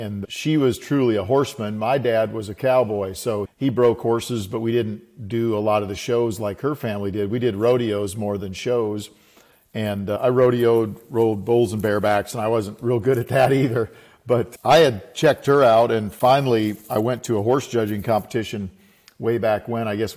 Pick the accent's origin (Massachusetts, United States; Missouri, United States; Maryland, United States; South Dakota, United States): South Dakota, United States; Well, I grew up in South Dakota on a dirt farm there.